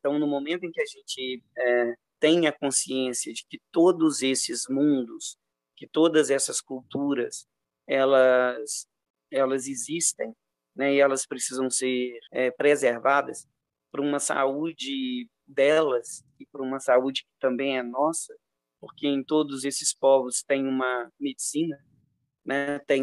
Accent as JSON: {"language": "Portuguese", "country": "Brazil", "said": "quando eu conheci os povos indígenas, era o fato de eu não saber que aquilo existia, ainda mais sendo brasileiro."}